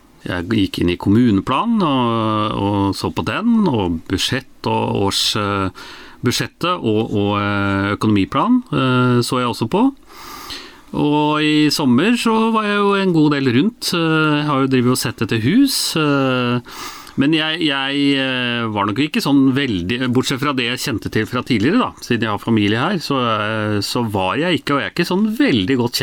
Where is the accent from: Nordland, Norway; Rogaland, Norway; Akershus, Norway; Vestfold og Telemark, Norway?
Akershus, Norway; Jessheim; also born or lived in Telemark; Jeg var I en situasjon hvor jeg hadde vært I Telemark I 18 år. Jeg kom jo opprinnelig, og min familie, jeg og min familie, vi kom jo opprinnelig fra Romerike, fra Jessheim. Og så hadde vi som sagt vært 18 år I Telemark